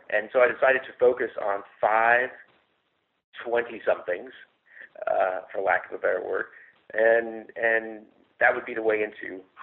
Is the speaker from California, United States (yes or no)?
yes; Los Angeles, California, United States; I grew up in Los Angeles. The closest I've come to a farm is probably picking up an orange in my supermarket.